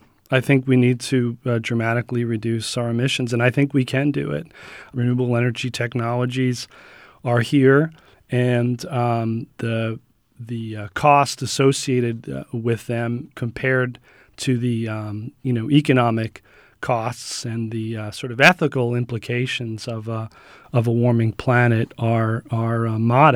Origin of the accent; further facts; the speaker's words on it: Northeast, United States; I've been living in Pennsylvania for the last 20 years. I grew up in the Northeast.